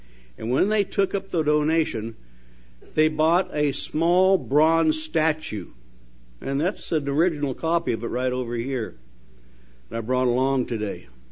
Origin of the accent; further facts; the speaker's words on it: Wyoming, United States; And I was born in Wyoming, so cowboys and guns and horses and Indians, that's what I grew up around.